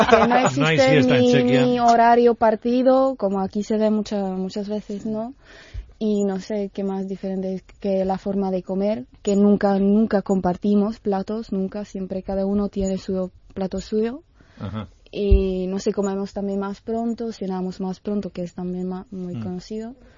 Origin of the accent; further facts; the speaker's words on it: Teplice, Ústí nad Labem Region, Czechia; born there; Spanish is a second language; also born or lived in Pilsen; mi pueblo donde nació, Teplice, como he dicho, que es un pueblo balneario, a donde viene mucha gente para curarse, que tiene muchos parques, muchos jardines y, bueno, mucha historia.